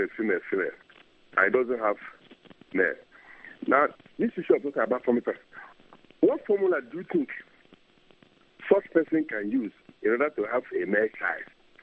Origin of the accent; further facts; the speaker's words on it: Arochukwu, Abia, Nigeria; I'm from Arochukwu in the southeast part of Nigeria.